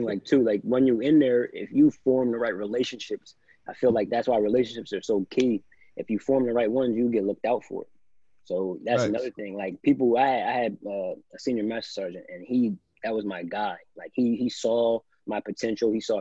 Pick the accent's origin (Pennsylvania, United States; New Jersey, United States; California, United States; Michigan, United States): New Jersey, United States; Lake Valley; Like I'm just a kid from Lake Valley. I'm a kid from South Jersey. Like nobody knows where that's at, things like that.